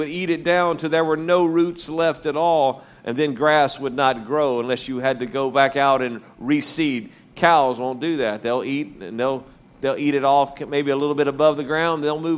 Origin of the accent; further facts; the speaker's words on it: Louisiana, United States; And I was raised in Louisiana, and I was raised going to in and around rodeos and other things.